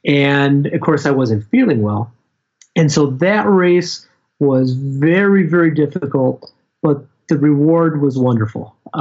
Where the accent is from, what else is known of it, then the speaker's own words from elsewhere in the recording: Michigan, United States; And for me, it wasn't too bad because I'm from Michigan